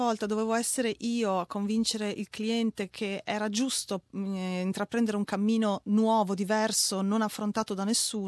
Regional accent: Conegliano, Veneto, Italy; now in Milan, Italy; vivo in Italia, lavoro principalmente a Milano, sono veneta di Conegliano e sono una scenografa e illustratrice.

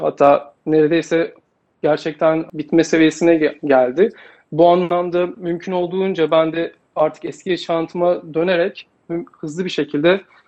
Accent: İzmir, Turkey; İzmir'de doğup büyüdüm. Fakat ailem Bingöl'den İzmir'e kaçmak zorunda kaldı. Göç etmek zorunda kaldı. Orada yaşadıkları bir olay yüzünden. Ailem Alevi ve Kürt

